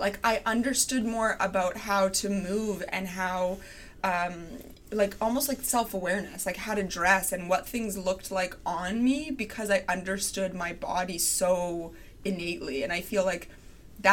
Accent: Calgary, Alberta, Canada; So I grew up in Calgary, Alberta.

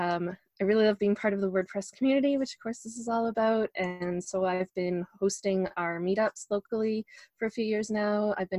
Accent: Toronto, Ontario, Canada; now in Alberta, Canada; And I came from Toronto where it was A, and then I moved here, and I think I've converted now to hay.

